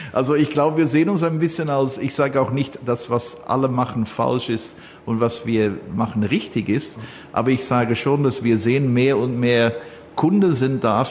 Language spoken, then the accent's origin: German; Belgium; ich bin Belgier